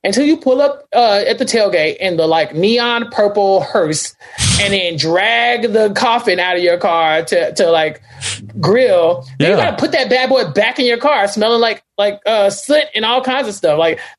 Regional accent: Texas, United States; Now, I am from Central Texas. I have no clue. I don't know the first thing about snow.

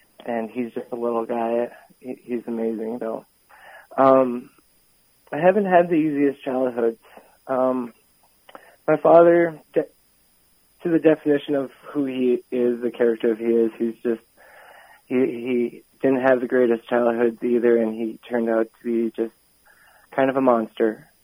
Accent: Grafton, North Dakota, United States; but I grew up in Grafton, which is a five-hour drive from my tribe.

